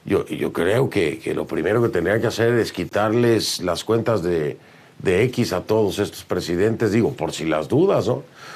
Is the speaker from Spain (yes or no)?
no; Mexico; en mi país, en México